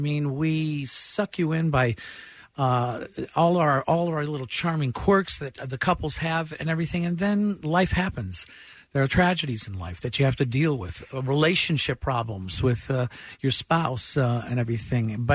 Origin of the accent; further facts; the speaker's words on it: Chicago, Illinois, United States; We were playing in my hometown of Chicago.